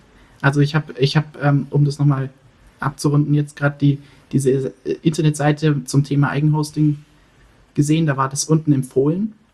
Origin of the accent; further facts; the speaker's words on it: Regensburg, Bavaria, Germany; also born or lived in Göttingen; Genau, ich komme aus Regensburg, wobei ich nicht da geboren bin. Ich bin in Göttingen geboren, aber wohne jetzt in Regensburg.